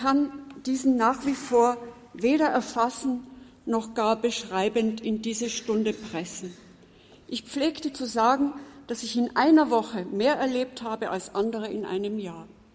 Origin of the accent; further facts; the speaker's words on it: Austria; Vorab, ich bin Österreicherin und das werden Sie noch merken.